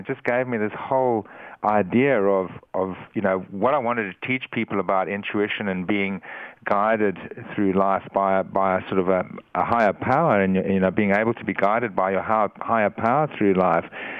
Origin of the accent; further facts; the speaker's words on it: Eswatini; one of the major effects of my life on my life has been growing up in Africa, and growing up at the time that I did, when I grew up in Swaziland, it was a very, particularly the area I grew up in, it was a very wild place.